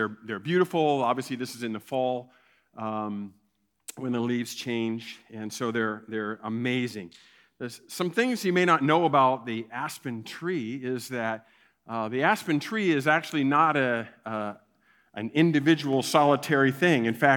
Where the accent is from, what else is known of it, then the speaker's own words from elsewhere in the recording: Ohio, United States; I grew up in Ohio, went to school and graduate school in Chicago